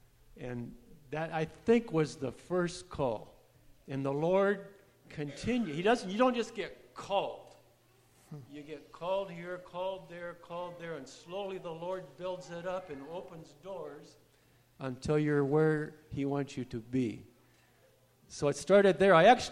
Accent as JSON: {"language": "English", "region": "California", "country": "United States", "also_born_or_lived": "Iowa", "said": "When we were living in California, that's where I'm from, but I was born in Iowa, we came every other summer."}